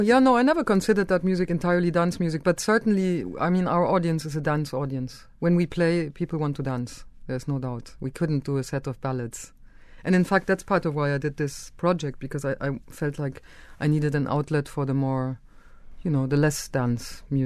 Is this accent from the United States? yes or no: no; Germany; I'm half German. I grew up in Germany and I have a very German voice.